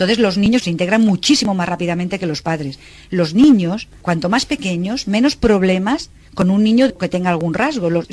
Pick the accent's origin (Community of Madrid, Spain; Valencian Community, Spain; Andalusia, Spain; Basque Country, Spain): Valencian Community, Spain; Valencia; Yo puedo irme a Galicia, vivir con los gallegos, pero sé que soy de Valencia y si hablar valenciano no se me olvida, pero voy a aprender gallego.